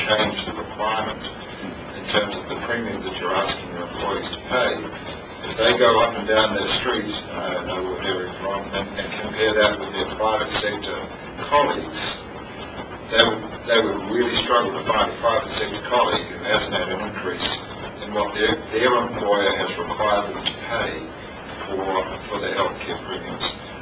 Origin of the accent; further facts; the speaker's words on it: New Zealand; Because in my home country, in New Zealand, there is this entity called the High Salaries Commission.